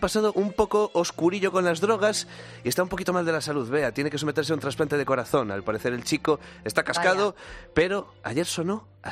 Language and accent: Spanish; Galicia, Spain; yo soy gallego, no me he criado con eso.